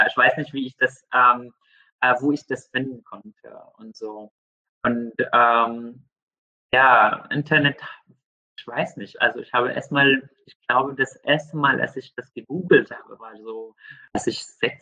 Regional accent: Syria; Also ich bin in Syrien aufgewachsen und ich habe ein großes Teil meines Lebens dort gebracht.

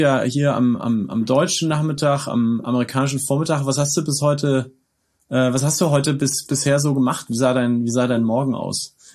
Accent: Germany; Ich bin aus Deutschland, muss ich vorstellen, kam aus Deutschland, kompletter Lockdown und du steigst da aus.

